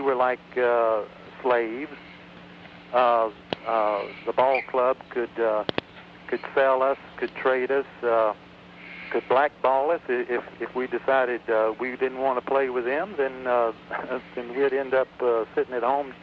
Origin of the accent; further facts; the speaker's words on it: North Carolina, United States; growing up in the South and in North Carolina, I've never been in favor of strikes because there's not that many labor unions in North Carolina